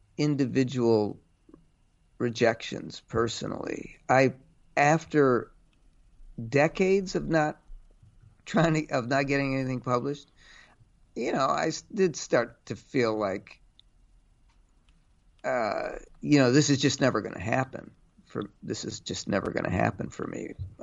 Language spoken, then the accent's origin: English; Cleveland, Ohio, United States; Oh, yeah, but I grew up in Cleveland, but my father did all the cooking at home